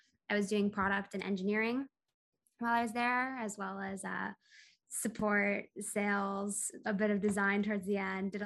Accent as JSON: {"language": "English", "region": "Massachusetts", "country": "United States", "tie": "born or raised there", "said": "I'm from the Boston suburbs. I grew up in the Boston suburbs."}